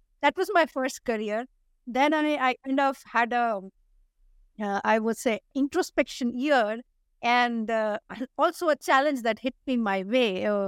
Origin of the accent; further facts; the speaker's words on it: India; I come from India, so we believe in giving names that can break your teeth sound.